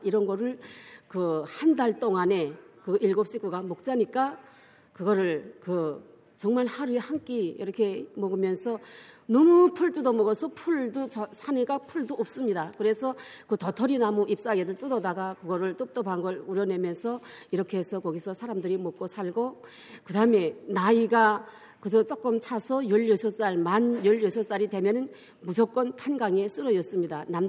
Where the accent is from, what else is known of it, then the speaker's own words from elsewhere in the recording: Pyongyang, North Korea; 저도 그때 13살 때 끌려갔을 때 정말 그 평양에서 태어나서 살다가 거기 갑자기 끌려 들어가니까